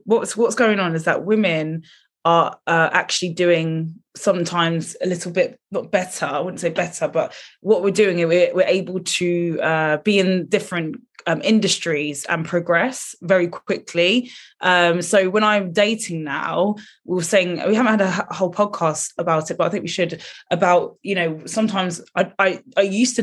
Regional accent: Luton, East of England, United Kingdom; We come from Luton, we live in Luton.

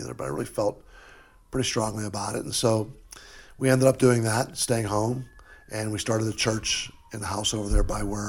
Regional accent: Pennsylvania, United States; born there; I was born in Pennsylvania.

